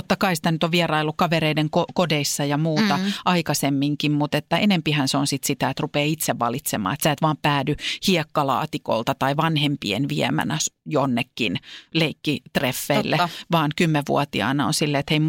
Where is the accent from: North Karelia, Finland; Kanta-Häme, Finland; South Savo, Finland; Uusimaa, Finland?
Uusimaa, Finland; Vantaa; Vantaan Korsossa, mistä mä oon kotoisin